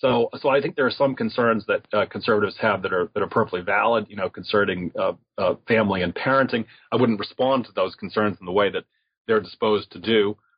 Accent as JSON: {"language": "English", "country": "United States", "said": "But as an American, I can see easily how people, you know, doubt these arguments."}